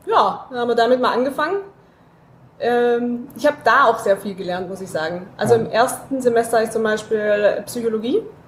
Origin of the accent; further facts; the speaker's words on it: Stuttgart, Baden-Württemberg, Germany; als Stuttgarter, das darf man auch sagen.